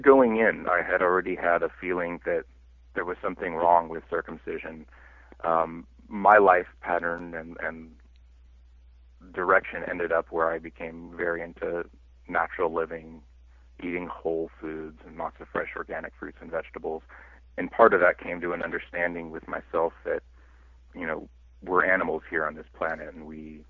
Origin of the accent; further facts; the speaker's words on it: Los Angeles, California, United States; Well, I grew up in Los Angeles.